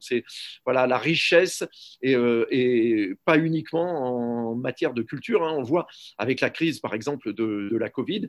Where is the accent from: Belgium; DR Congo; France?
Belgium; Brussels; tous les médias français sont accessibles, hein, directement quand on est bruxellois